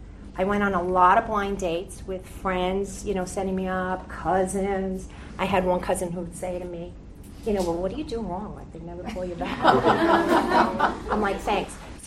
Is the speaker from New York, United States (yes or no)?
yes; Queens, New York, United States; also born or lived in Rome; I grew up in Queens